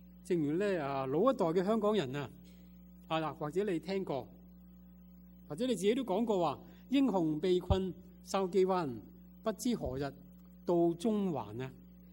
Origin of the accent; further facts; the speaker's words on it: China; now in United States; 而且神我哋做我哋系讲广东话嘅中国人